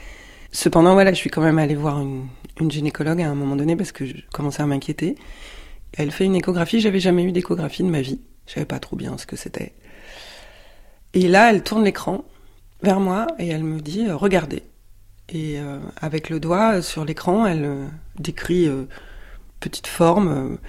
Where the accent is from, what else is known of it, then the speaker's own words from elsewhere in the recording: Brittany, France; born there; Je suis née en Bretagne, je suis pas du tout roumaine.